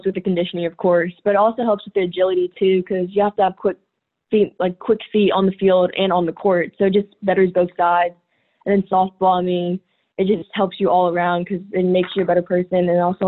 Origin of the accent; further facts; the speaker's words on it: the South, United States; But I love it, and I love growing up in the South.